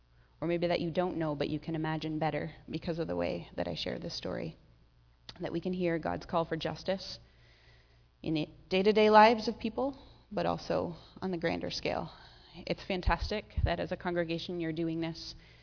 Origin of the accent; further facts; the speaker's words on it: Ancaster, Ontario, Canada; I am from Ancaster originally, and now find myself in Hamilton working for Indwell.